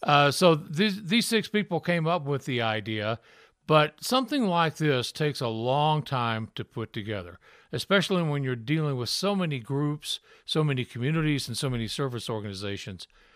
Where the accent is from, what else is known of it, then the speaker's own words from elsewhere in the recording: Memphis, Tennessee, United States; While growing up in Memphis, Tennessee, one of my favorite trips we took as a family